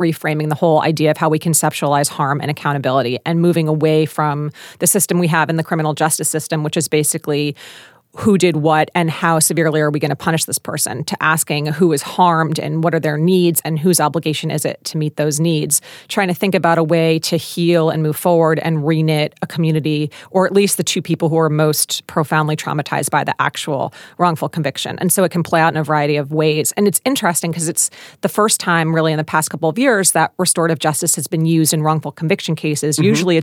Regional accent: Philadelphia, Pennsylvania, United States; I think there are 2 big ones out of my hometown of Philly

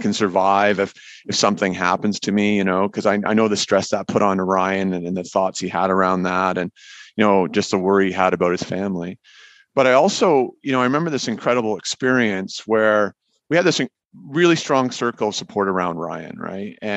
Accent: Canada; you know, being Canadian, I called him and said, I'm taping my son's hockey stick and getting to go to practice.

